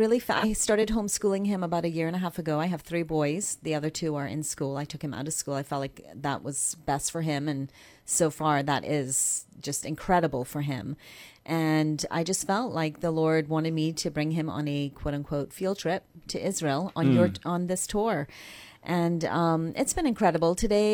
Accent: Barbados; now in San Antonio, United States; I am from San Antonio, Texas.

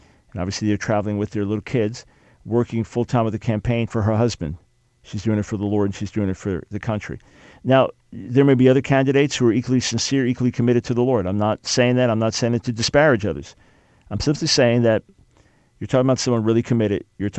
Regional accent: New York, United States; As a New Yorker, I mean, I love being on the road in those situations, but you got to drive carefully, obviously.

